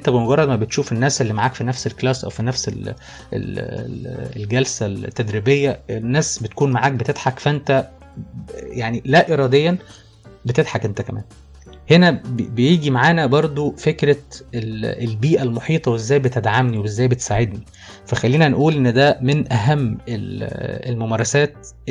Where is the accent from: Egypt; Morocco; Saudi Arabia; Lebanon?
Egypt; وهنا عندنا في مصر